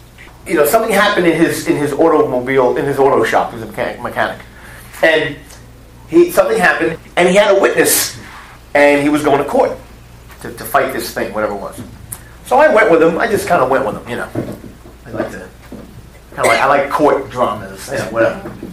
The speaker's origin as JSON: {"language": "English", "region": "New York", "country": "United States", "said": "And we're from New York, so pastors there are named Pastor Vinny, Pastor Rocco, Pastor Tony, Pastor Mike."}